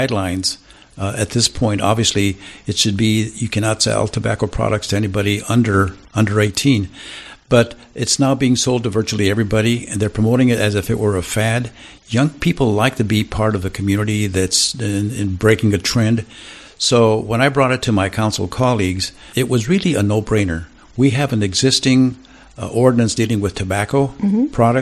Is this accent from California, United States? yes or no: yes; California, United States; he saw on my name tag that I was from California.